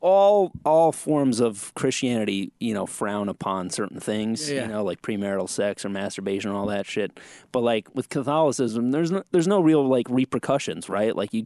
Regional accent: Richfield, Connecticut, United States; Connecticut. Richfield, Connecticut.

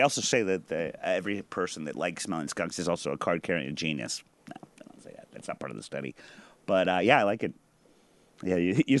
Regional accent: Midwest, United States; Because I'm from the Midwest, and we're just silly with skunks, don't you know?

